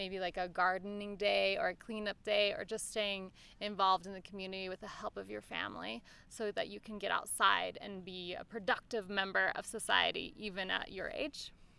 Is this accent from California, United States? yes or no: no; Colorado, United States; I'm from Colorado, and I lived in a suburb of Colorado near Denver